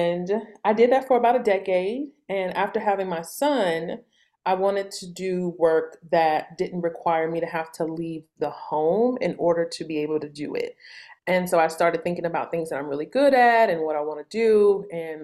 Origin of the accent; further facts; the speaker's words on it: St. Louis, Missouri, United States; I grew up in St. Louis in the Midwest.